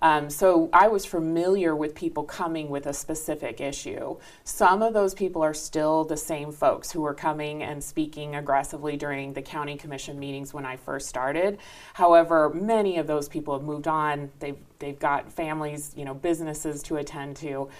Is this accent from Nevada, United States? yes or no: yes; Sparks, Nevada, United States; also born or lived in Reno; Well, what makes me sad is that I grew up here. I was born in Reno, grew up in Sparks, and love this community